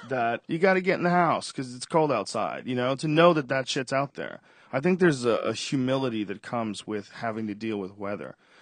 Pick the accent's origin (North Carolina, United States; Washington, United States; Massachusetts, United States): Massachusetts, United States; Newton; I grew up in Newton, a suburb.